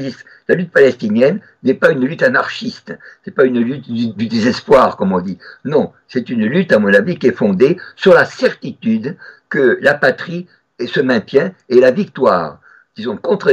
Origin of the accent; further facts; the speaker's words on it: France; je ne suis pas Ashkénaze, vous savez, je suis français.